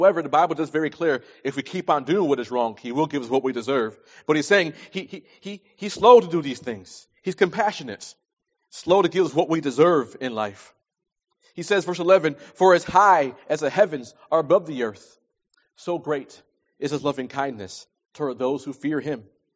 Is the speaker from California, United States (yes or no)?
no; New York, United States; I'm from New York. I love the New York Knicks.